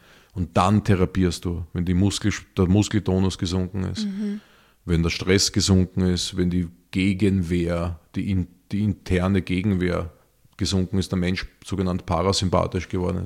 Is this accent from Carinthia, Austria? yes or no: no; Vienna, Austria; für uns Städter, und ich bin Wiener